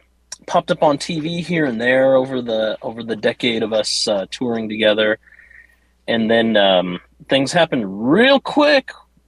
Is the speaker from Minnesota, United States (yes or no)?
yes; Minneapolis, Minnesota, United States; I'm Sisitawan, Wakbetawan, Dakota, and born and raised in the Twin Cities